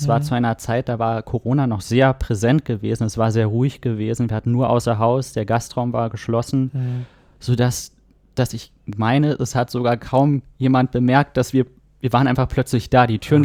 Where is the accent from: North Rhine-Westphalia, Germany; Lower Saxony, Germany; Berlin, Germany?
Berlin, Germany; now in Hamburg, Germany; Wir kommen aus Berlin.